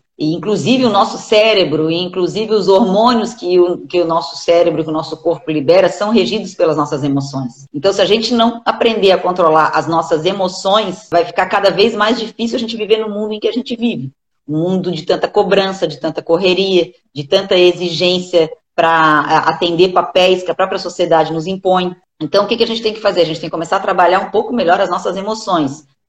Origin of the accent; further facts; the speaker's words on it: Florianópolis, Santa Catarina, Brazil; sou de Floripa, sou advogada